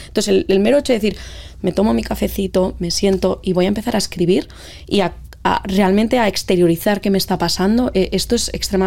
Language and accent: Spanish; Basque Country, Spain; un mail completamente distinto a las marcas que estaban en el País Vasco, que es de donde vengo, ¿no?